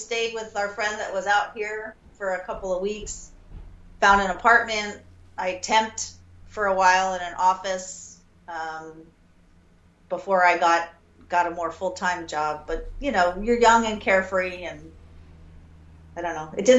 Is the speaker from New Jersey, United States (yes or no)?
no; Washington, District of Columbia, United States; moved away as an adult; I grew up mostly in the Washington, D.C. area. My dad was in the Navy, so we moved around a bit and then settled there, and I was in high school there.